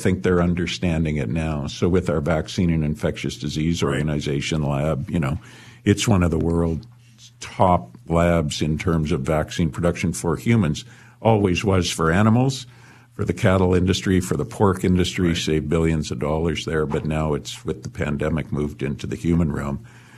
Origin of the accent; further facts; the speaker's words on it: Toronto, Ontario, Canada; also born or lived in Ottawa; It has been 40 years. I've been here longer than, of course, I've been anywhere else. Yeah, I was born in Ottawa, raised in Ottawa and Toronto.